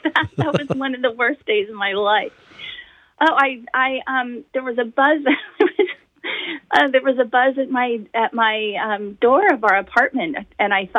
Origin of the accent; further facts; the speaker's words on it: Midwest, United States; I'm a Midwesterner. We hug you when you leave. We do big goodbyes.